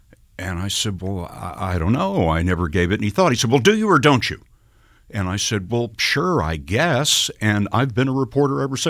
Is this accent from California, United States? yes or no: no; Texas, United States; also born or lived in San Antonio; Well, I was born in San Antonio, Texas, but I grew up out in West Texas, which is a farming community, and I was there from about 3 years old all the way through college at Texas Tech University.